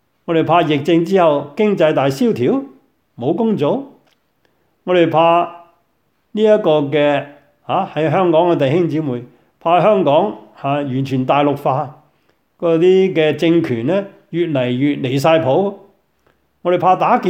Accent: China; 尤其是我們中國人往往是在恐懼裡面生存。

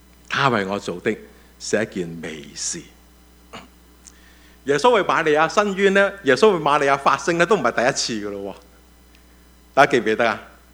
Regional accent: China; 我们中国人教我们要、啊、凡事有一些保留

